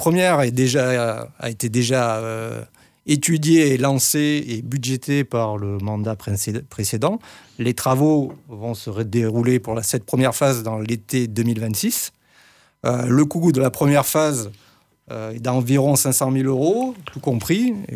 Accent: Provence-Alpes-Côte d'Azur, France; dans une grande ville d'où je viens, sur la Côte d'Azur

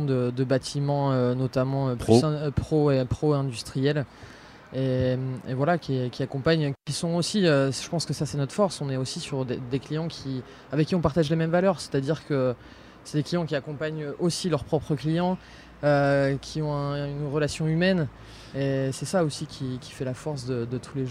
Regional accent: Hauts-de-France, France; je suis originaire du Nord, hein, donc du Nord de la France, pas du Nord du Tarn.

